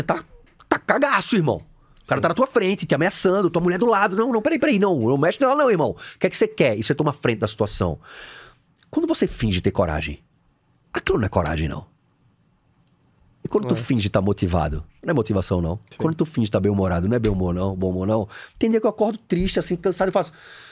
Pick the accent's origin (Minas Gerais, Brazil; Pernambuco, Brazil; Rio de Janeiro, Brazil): Pernambuco, Brazil; Recife; eu sou de Recife, formado em educação física.